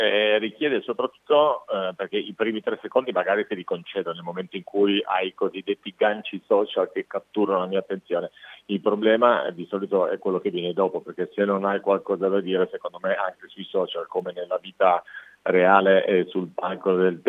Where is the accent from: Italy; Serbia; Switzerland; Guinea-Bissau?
Italy; Turin, Piedmont; now in Milan, Italy; io sono un torinese trapiantato a Milano